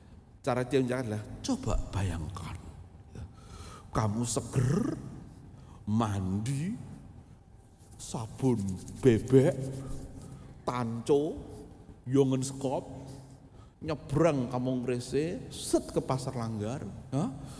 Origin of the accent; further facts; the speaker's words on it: Jepara, Central Java, Indonesia; now in Yogyakarta, Indonesia; Jadi saya besar di Jepara lalu kuliah di Jogja, jadi pendeta di Salatiga, lalu sekarang jadi dosen di Jogja.